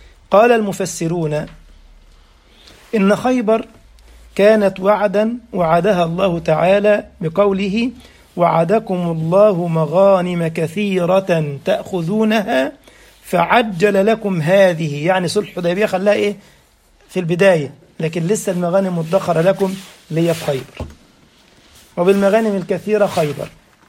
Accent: Egypt; وموجود عندنا في مصر في متحف من المتاحف

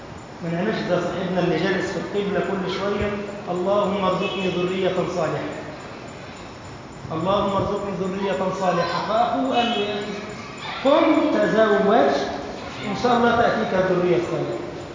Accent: Egypt; يمر على بلدنا مصر

